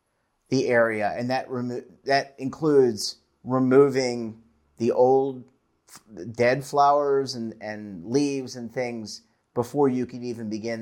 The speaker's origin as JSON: {"language": "English", "town": "Baltimore", "region": "Maryland", "country": "United States", "said": "look, I'm an Orioles fan. I'm from Baltimore."}